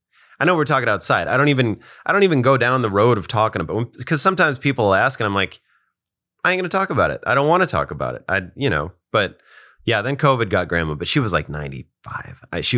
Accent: Midwest, United States; I knew the mixins cause I grew up in the Midwest and a lot of people do that.

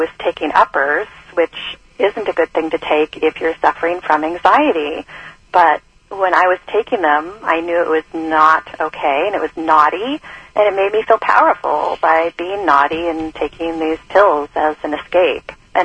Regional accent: Seattle, Washington, United States; Yes, I grew up in Seattle, unfortunately, in a very dysfunctional household.

